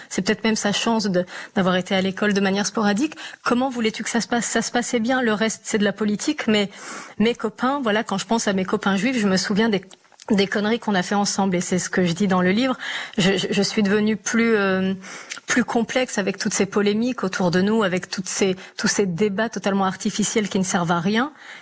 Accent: Agadir, Souss-Massa, Morocco; born there; je suis née au Maroc, à Agadir.

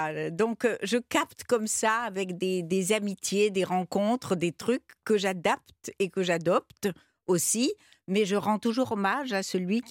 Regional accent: Morocco; étant donné que je suis marocaine

